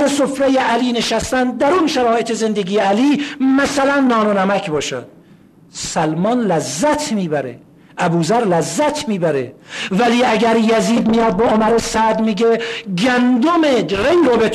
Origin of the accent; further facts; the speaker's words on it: Iran; دیگه ما هم ایرانی هستیم